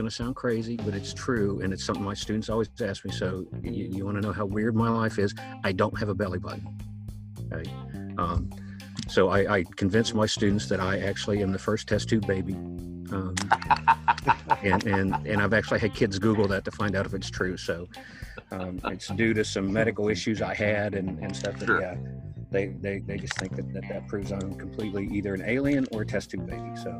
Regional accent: Ohio, United States; I live in North Carolina. I'm originally from Ohio. Lived all over the place.

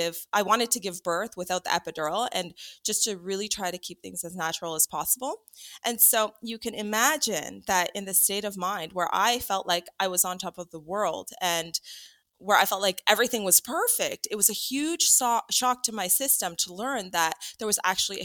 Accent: Canada; And I'm Canadian and I grew up here in Canada, and this is really home to me.

